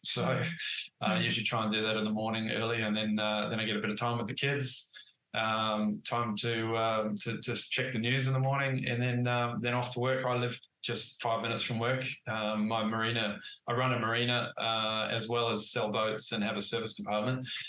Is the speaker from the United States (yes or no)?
no; Perth, Western Australia, Australia; I am from Australia. I'm from Perth, Western Australia, and I grew up in Scarborough Beach. And I was never too far from the water.